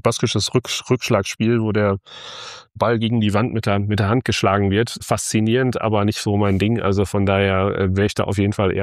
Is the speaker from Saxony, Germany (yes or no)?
no; North Rhine-Westphalia, Germany; Ich habe in Heidelberg studiert. Ich bin selbst aus dem Münsterland, aber ich habe in Heidelberg studiert